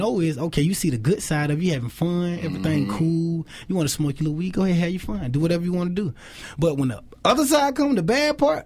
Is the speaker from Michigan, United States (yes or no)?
no; Atlanta, Georgia, United States; Like, even if you go, like, where I'm from, like, I grew up in Summerhill, mm-hmm. you know what I'm saying, right by Turner Field.